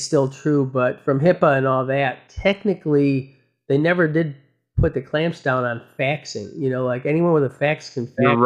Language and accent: English; Midwest, United States; I grew up in the Midwest.